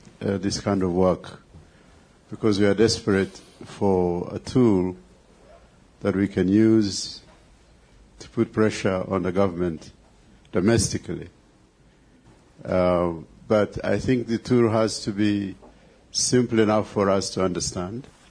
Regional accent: Uganda; I'm from Uganda.

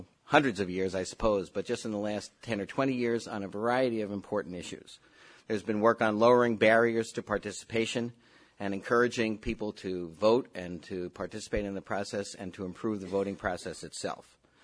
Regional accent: New York, United States; And, of course, as a New Yorker, I would not want to be in Washington, D.C.

